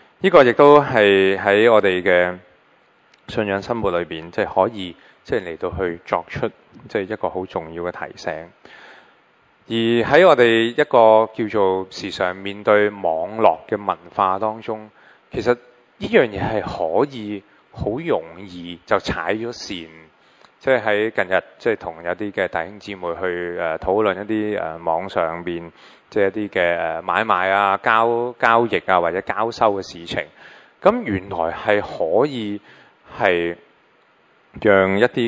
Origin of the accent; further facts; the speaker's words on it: China; 作為中國人，我哋唔講報復，